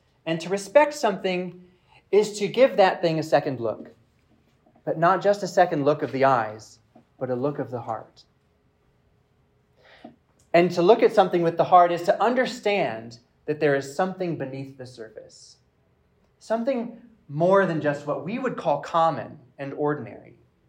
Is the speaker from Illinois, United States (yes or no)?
no; Peachtree City, Georgia, United States; So as I said, I'm from Peachtree City, and I live there with my wife and our one-year-old son, Hugo.